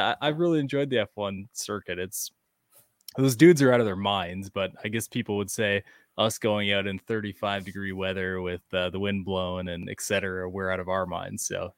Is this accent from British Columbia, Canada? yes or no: no; London, Ontario, Canada; I grew up in Ontario, just south of Toronto, a place called London.